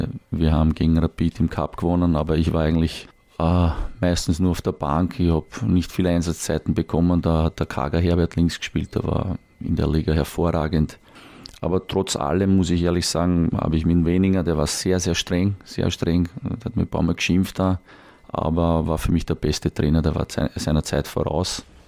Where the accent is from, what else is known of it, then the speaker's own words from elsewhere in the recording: Vienna, Austria; accent: Viennese; Ich bin aufgewachsen in Kaisermühlen, bin ein richtiger Kaisermühlner. Darum rede ich halt auch so ein bisschen kaisermühlnerisch, wienerisch